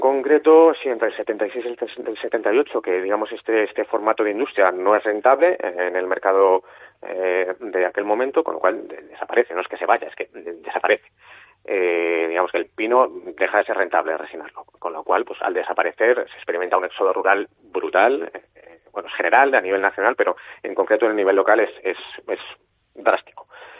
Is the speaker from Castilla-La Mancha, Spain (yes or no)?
yes; Riba de Saelices, Castilla-La Mancha, Spain; y si encima puedo desarrollarla en mi municipio, en mi tierra, pues soy mejor que mejor. Ese escenario es pues prácticamente inviable hoy por hoy en pequeños municipios como este, como es el caso de Riba de Saelices.